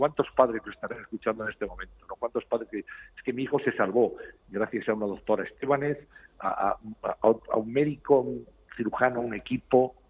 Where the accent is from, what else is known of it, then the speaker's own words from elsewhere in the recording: Spain; como ciudadanos españoles